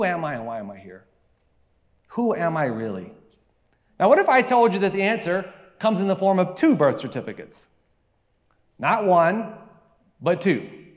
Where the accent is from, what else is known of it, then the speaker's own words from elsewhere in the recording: Sanford, North Carolina, United States; born there; And I was born in Sanford, North Carolina.